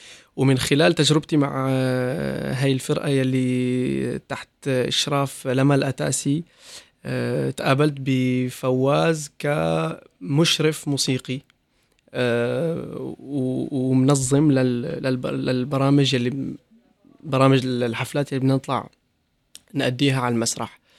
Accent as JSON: {"language": "Arabic", "country": "Syria", "said": "أنا سوري،"}